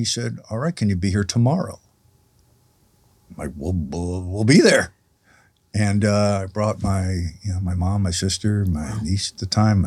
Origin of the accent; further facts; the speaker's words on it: New York, United States; This was his idol as a kid growing up. And we grew up in New York. And he grew up in New York.